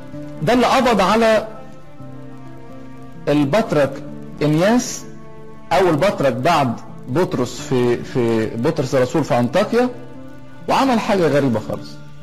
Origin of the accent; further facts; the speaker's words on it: Egypt; عسكر عندنا في مصر قديمة